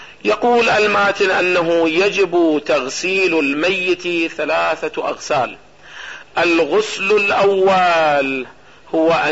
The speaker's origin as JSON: {"language": "Arabic", "country": "Iraq", "said": "او ما يسمى عندنا في العراق بشجرة النبق"}